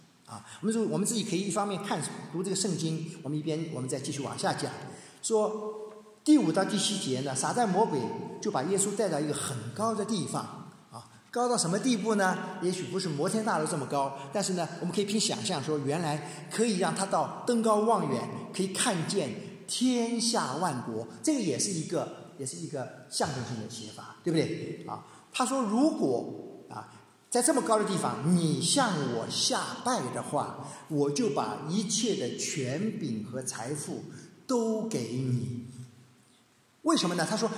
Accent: China; moved away; 我今天不回中国几年不回去了，为什么呢？我没赚够足够的钱，我衣锦还乡啊。

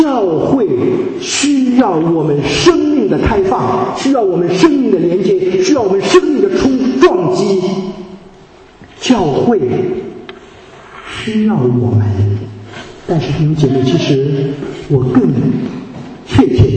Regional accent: China; 我是更体会到我们大陆人是缺乏真实的公共生活的经验

